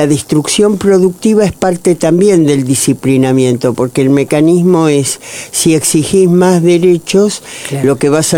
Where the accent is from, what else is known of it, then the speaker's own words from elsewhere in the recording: Buenos Aires, Argentina; soy peronista porteña.